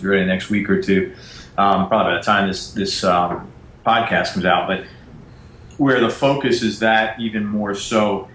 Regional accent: Bronx, New York, United States; because I grew up in the Bronx and ate a lot of pizza.

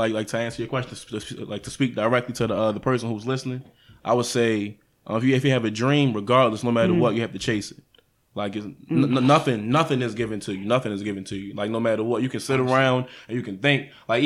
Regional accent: Baltimore, Maryland, United States; now in Atlanta, United States; but I'm forgetting the fact that I am from Baltimore and I don't want to live in Baltimore my whole life

